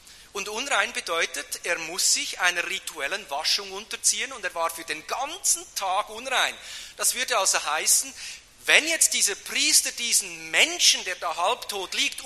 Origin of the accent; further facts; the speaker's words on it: Switzerland; accent: Swiss; Es ist für euch alle deutlich an meinem Akzent, der kommt nicht aus Stuttgart. Obwohl ihr auch nicht Hochdeutsch sprechen könnt, aber es wird deutlich, der kommt aus der Schweiz.